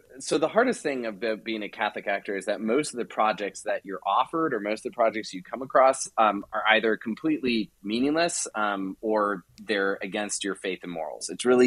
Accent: Canada; Of course, you have of course successfully ooted me out as a Canadian.

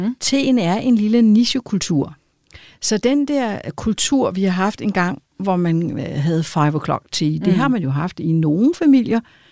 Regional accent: Capital Region of Denmark, Denmark; jeg er opvokset på Sjælland i Nordsjælland og har studeret i København. Og nu er jeg selvfølgelig også så gammel, så jeg er jo helt tilbage i 70'erne, da jeg studerede.

